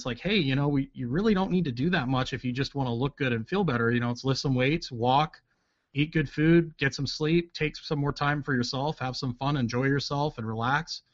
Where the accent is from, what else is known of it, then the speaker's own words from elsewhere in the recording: Canada; now in United States; I grew up in Canada originally.